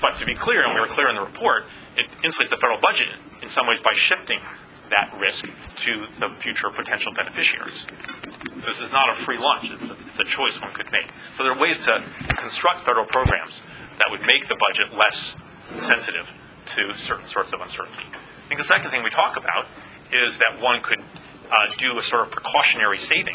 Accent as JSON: {"language": "English", "town": "Poughkeepsie", "region": "New York", "country": "United States", "tie": "born or raised there", "said": "I grew up in Poughkeepsie, New York. I have very fond feelings for Poughkeepsie."}